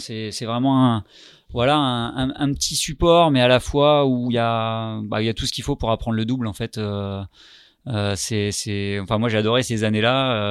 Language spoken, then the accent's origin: French; Rouen, Normandy, France; born there; Alors je suis né à Rouen effectivement en juillet 84. Voilà, à Rouen il y a pas la mer, il y a la Seine mais il y a pas la mer.